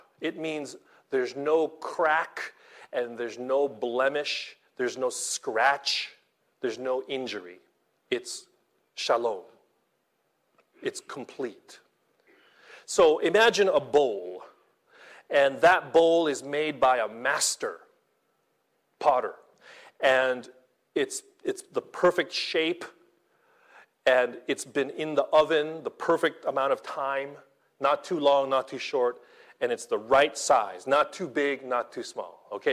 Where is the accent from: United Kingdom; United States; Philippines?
Philippines; I have family in the Philippines, in Canada, in America, everywhere, because I'm Filipino.